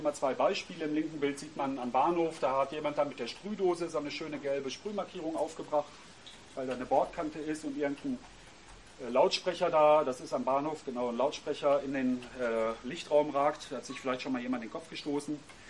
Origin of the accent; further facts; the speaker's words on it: Cologne, North Rhine-Westphalia, Germany; Ich bin aus Köln, da ist man ein bisschen anderes gewohnt.